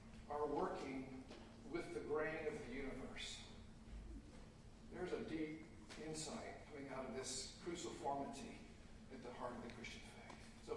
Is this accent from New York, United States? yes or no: no; Florida, United States; Actually, I was born in Florida. It's a peninsula. But squarely on that island, out some miles off the mainland, I was reared in a small city in central Florida